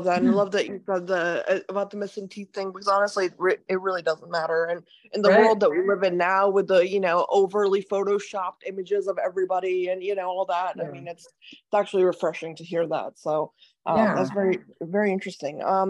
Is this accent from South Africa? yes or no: no; India; born there; I was born in India. I was, educated internationally. I've never ever been just in America, right?